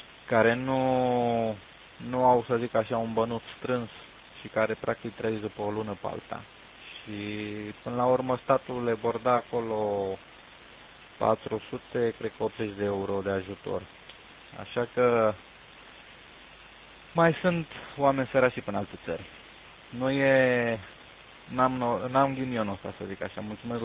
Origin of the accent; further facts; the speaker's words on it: Bucharest, Romania; born there; moved away; Eu așa de naștere sunt din București, dar sunt plecat pe aici, sunt stabilit aici și prin România trec decât așa în vacanță, la câte 6-7 ani, să zic.